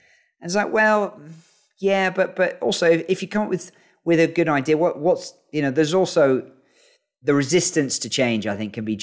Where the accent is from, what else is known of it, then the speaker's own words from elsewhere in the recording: York, Yorkshire and the Humber, United Kingdom; I'm a York City fan because that's where I grew up.